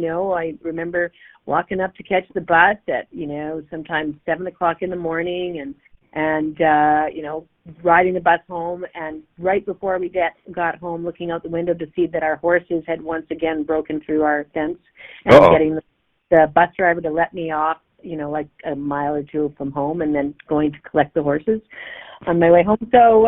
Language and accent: English; Fairview, Alberta, Canada; the house, I still remember when my mom and dad built it there almost on the side of the Peace River Valley, just sort of the ravine, just intersecting with the, right above Dunvegan.